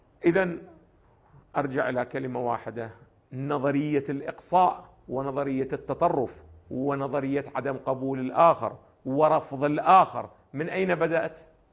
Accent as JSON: {"language": "Arabic", "country": "Iraq", "said": "الآن إحنا التجربة الآن عندنا في العراق واضحة"}